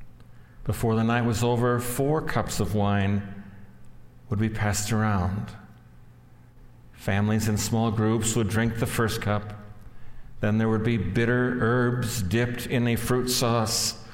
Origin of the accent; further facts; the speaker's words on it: Barney, North Dakota, United States; Our Lord's Supper was a big deal in the little church where I grew up in Barney, North Dakota.